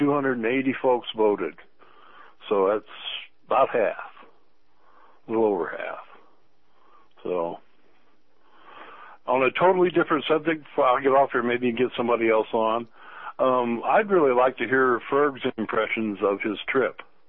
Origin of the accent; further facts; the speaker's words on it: Illinois, United States; Well, I tell you, I came from Illinois, and the Mississippi and Indian culture in southern Illinois, a forked cottonwood tree was a sacred tree.